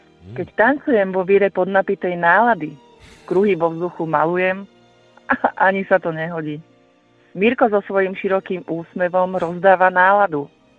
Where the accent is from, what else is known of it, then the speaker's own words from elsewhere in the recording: Zavar, Trnava Region, Slovakia; Zo Závara.